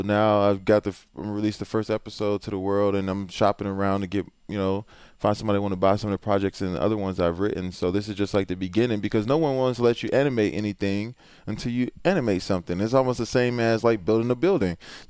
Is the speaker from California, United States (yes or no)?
no; Houston, Texas, United States; I actually like David Carr because it was interesting that I'm from Houston. I actually wore a David Carr jersey to school.